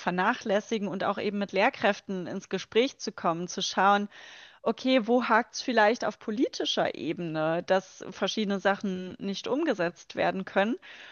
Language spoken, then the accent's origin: German; Harz, Germany; ich komme ursprünglich aus dem Harz, ich bin von Laubwäldern immer umgeben gewesen und von unterschiedlichen Nadelwäldern.